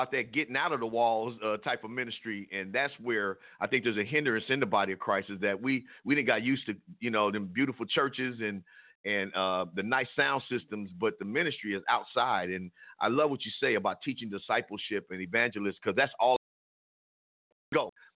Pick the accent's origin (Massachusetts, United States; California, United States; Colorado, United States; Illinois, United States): California, United States; Compton; You know, I grew up in Compton.